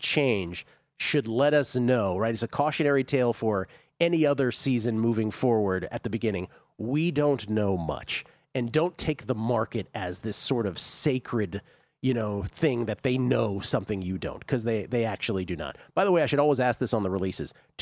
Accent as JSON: {"language": "English", "region": "Ohio River", "country": "United States", "tie": "born or raised there", "said": "I grew up on the Ohio River."}